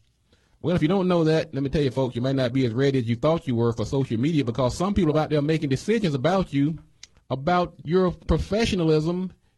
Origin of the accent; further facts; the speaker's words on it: North Carolina, United States; I mean, I'm a North Carolinian myself.